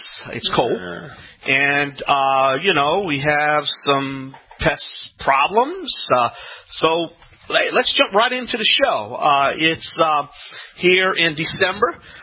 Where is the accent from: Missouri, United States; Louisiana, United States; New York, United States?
Louisiana, United States; New Orleans; I'm going to be live here for the next 3 hours right here in my hometown, New Orleans, Louisiana.